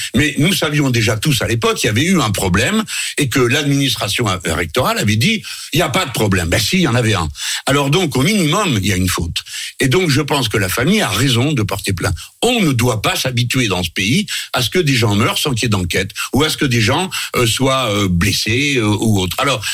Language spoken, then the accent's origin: French; France; Deuxième chose, nous sommes des Français, donc nous écrivons des textes.